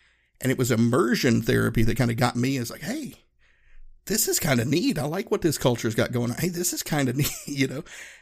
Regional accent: Tennessee, United States; I grew up in Northeast Tennessee, Appalachian Mountains, and, you know, everybody in my hometown looked like me.

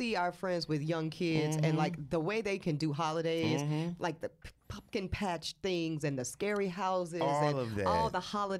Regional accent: Louisiana, United States; born there; I was born in Louisiana. I have a special place in my heart for this Southern rap culture.

